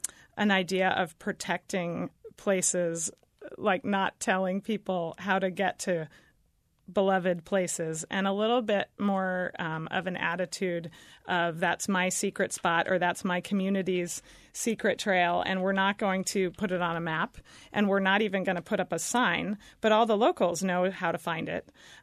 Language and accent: English; Alaska, United States; because out west, I'm actually from out west, and I'm actually from Alaska, where 99% of the land is owned by the public.